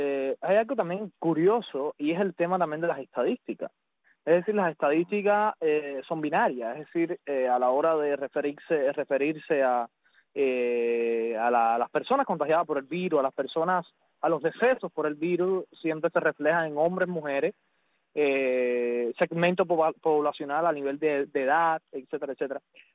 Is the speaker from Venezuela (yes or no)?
no; Cuba; now in Netherlands; esa fue una de las razones por las cuales yo salí de Cuba